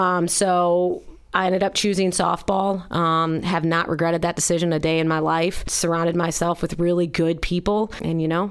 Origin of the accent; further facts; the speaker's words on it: Illinois, United States; But I'm from Illinois, and in Illinois, soccer, women's soccer is played in the spring.